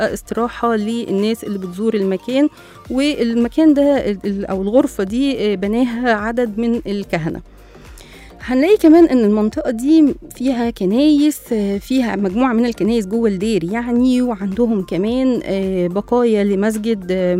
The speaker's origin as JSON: {"language": "Arabic", "country": "Egypt", "said": "بس احنا كمصريين بنروح هناك نستمتع بالقعدة في الفندق"}